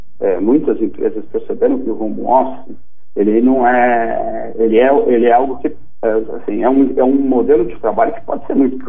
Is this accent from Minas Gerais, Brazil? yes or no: no; São Paulo, Brazil; uma pessoa que vive em uma cidade grande, eu sou aqui de São Paulo